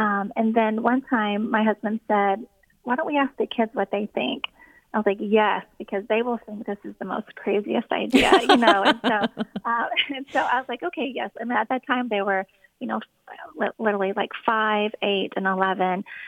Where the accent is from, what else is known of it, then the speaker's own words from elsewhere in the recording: Houston, Texas, United States; We were like, we're from Houston. We can do hurricanes.